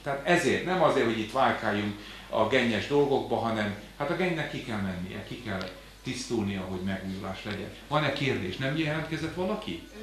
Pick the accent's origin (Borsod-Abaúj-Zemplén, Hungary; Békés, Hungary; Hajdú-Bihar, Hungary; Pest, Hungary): Békés, Hungary; én Békés megyei vagyok